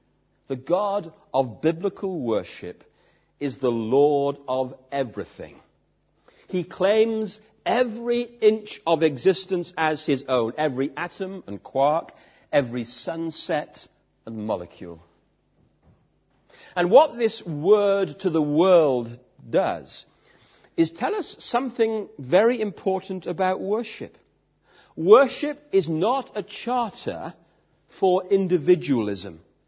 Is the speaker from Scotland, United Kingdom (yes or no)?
no; Wales, United Kingdom; because we're British, stroke Welsh, we tend to be reserved.